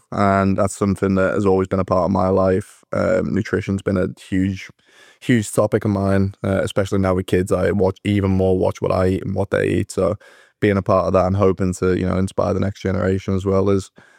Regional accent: Liverpool, North West England, United Kingdom; but I grew up in Liverpool, and like a lot of people in Liverpool don't like the English national team.

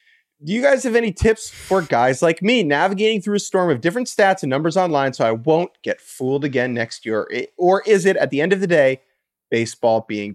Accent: Brazil; English is a second language; I'm from Brazil.

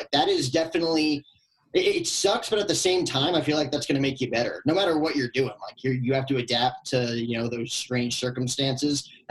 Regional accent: Fort Lee, New Jersey, United States; I grew up right outside Manhattan, Fort Lee, New Jersey.

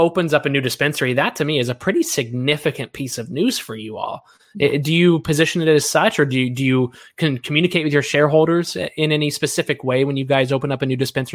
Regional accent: Kentucky, United States; I mean, I'm from Kentucky.

